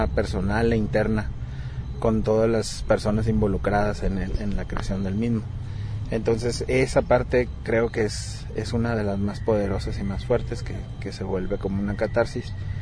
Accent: Mexicali, Baja California, Mexico; yo soy de Mexicali, Baja California

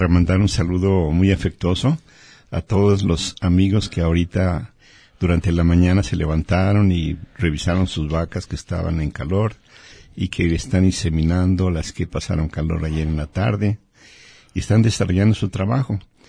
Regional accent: León, Guanajuato, Mexico; now in Jalisco, Mexico; soy de León, Guanajuato. Pues sí, es cierto. Allá duermo, pero vivo en Jalisco.

